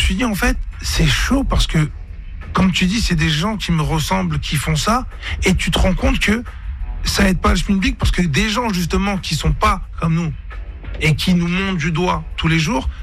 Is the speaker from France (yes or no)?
yes; Florac, Occitanie, France; De Florac, Florac.